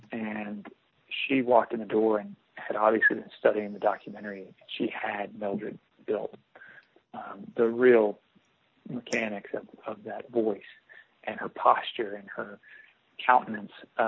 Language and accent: English; Arkansas, United States; I'm from Arkansas, which is the Delta, which is flat.